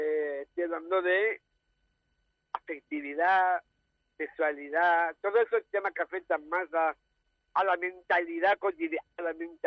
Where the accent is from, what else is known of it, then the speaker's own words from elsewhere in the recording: Málaga, Andalusia, Spain; como buen malagueño que soy, aficionado al Málaga